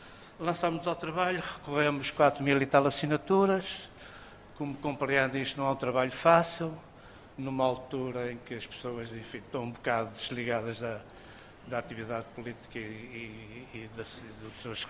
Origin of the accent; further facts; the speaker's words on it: Senhora da Hora, Porto, Portugal; Só quero acrescentar que eu sou da Senhora da Hora, estou aqui mesmo